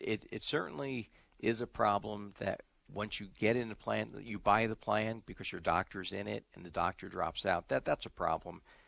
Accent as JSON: {"language": "English", "town": "Staten Island", "region": "New York", "country": "United States", "tie": "born or raised there", "said": "I grew up in New York, and in 1965. A bridge opened, the Verrazano Narrows Bridge, that it connected Brooklyn to Staten Island, which is where I lived."}